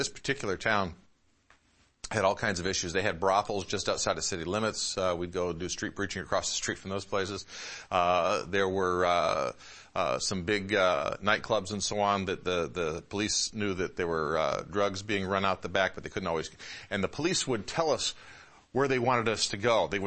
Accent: Midwest, United States; I grew up in the Midwest.

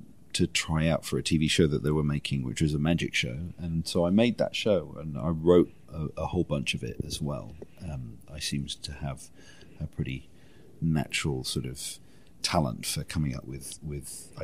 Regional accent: Wales, United Kingdom; So to give you the sort of the quick version of it, I grew up in Pembrokeshire, Southwest Wales.

